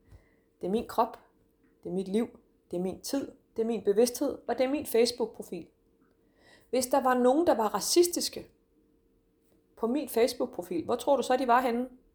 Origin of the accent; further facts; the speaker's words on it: Region of Southern Denmark, Denmark; Jeg har også boet i Odense. Jeg er jo altså fynbo.